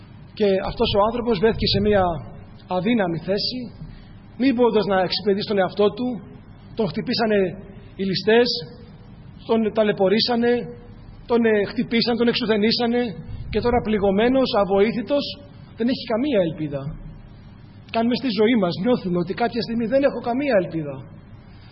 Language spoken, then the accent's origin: Greek; Athens, Attica, Greece; now in Kalamata, Greece; Στην Αθήνα μεγάλωσα, στην Αθήνα γεννήθηκα.